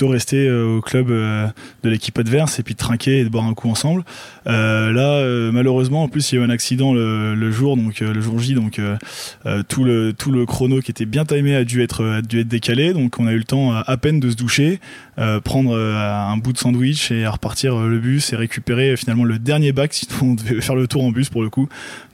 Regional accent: Royan, Nouvelle-Aquitaine, France; je suis né à Royan, j'ai toujours été à Royan

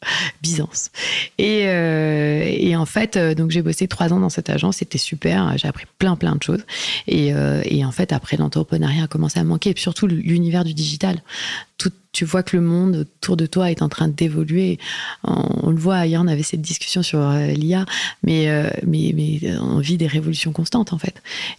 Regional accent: Lyon, Auvergne-Rhône-Alpes, France; parce que je suis lyonnaise

